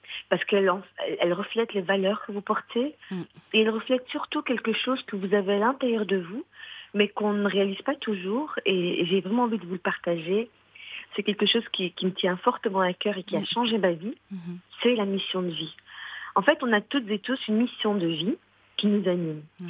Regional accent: Morocco; Dans mon pays d'origine que j'aime tellement, le Maroc.

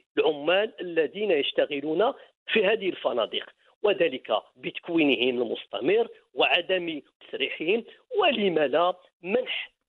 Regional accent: Morocco; بصفتي مواطن مغربي وأنا والمواطن المغربي من قيمه تكافل اجتماعي

